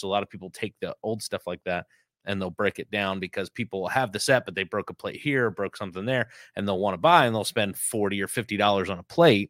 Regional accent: New Jersey, United States; My home state of New Jersey, governor's like, we're not doing that anymore.

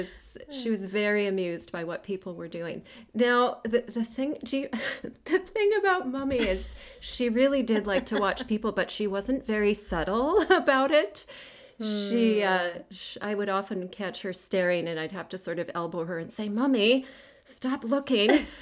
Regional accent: Canada; now in Seattle, United States; I'm a Canadian girl living, or should I say trapped, in Seattle.

